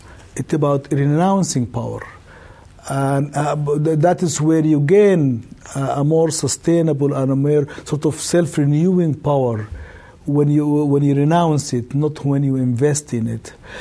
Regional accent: Sudan; English is a second language; moved away; as a Muslim growing up in Sudan

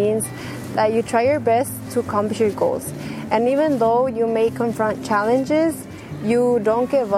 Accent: San Diego, California, United States; I'm from San Diego, California.

